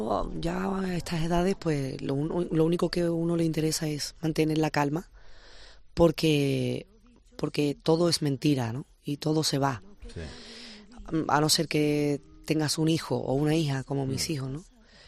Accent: Seville, Andalusia, Spain; Prefiero vivir en el campo, no quiero ir a Triana, ¿sabes? Yo soy de Triana, pero no voy a Triana ni qué más. No. Me quedo en el campo, me quedo con mis hijos.

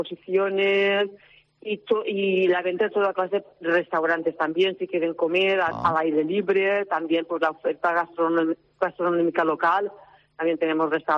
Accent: Cocentaina, Valencian Community, Spain; yo que soy de Cofentaina, el turrón.

